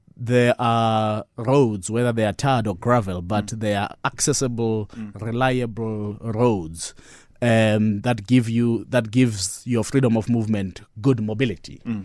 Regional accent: Lusikisiki, Eastern Cape, South Africa; born there; I was also born there, by the way.

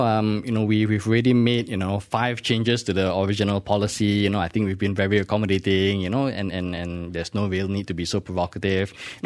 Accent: Malaysia; a few more years of this and being racist will be what defines being Malaysian. You know, when we changed government for the first time, a lot of us had really high hopes

